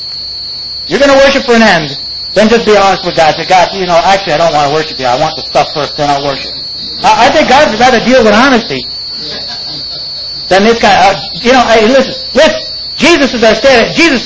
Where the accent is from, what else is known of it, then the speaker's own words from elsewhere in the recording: New York, United States; accent: New York; And so there I'd bust into the meeting with my New York accent and everything